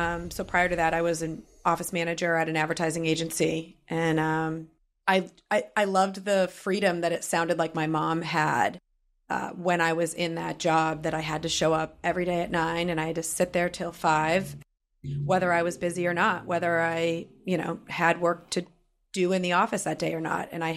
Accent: Mansfield, United States; also born or lived in Florida; I grew up in Mansfield starting in middle school. We moved up here from Florida. So I'm grew up in Mansfield during college

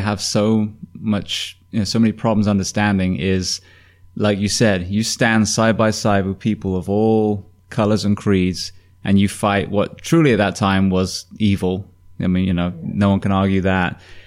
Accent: England, United Kingdom; now in United States; because I'm English

